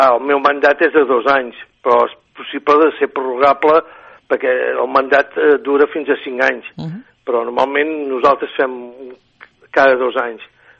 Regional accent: Calella, Catalonia, Spain; soc fill de Calella

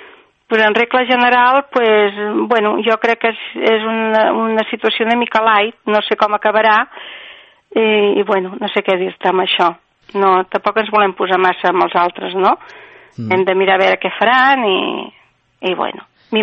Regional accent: Catalonia, Spain; com a catalana que sóc, perquè sóc catalana

